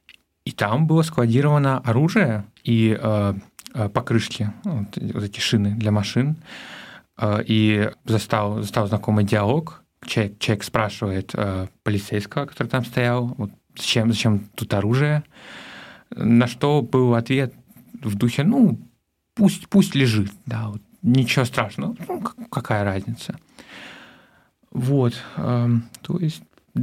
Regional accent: Donetsk, Donetsk Oblast, Ukraine; born there; Меня привело в эту студию то, что я уроженец города Донецк.

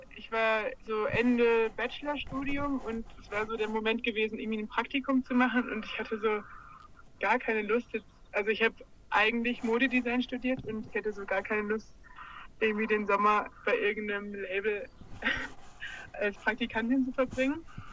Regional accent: Baden-Württemberg, Germany; ich komme eigentlich aus dem Schwarzwald.

